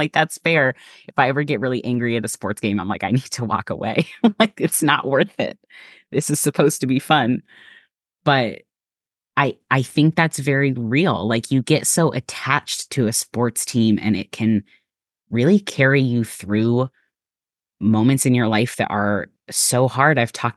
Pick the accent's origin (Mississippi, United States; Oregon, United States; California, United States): Oregon, United States; I'm from Oregon, and really, like, the Mariners are the only team up there, even though they're obviously not in Oregon.